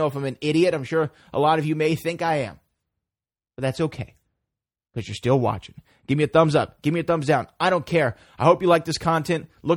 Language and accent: English; Houston, Texas, United States; we're trying to do 4 days in a row in Houston, my hometown.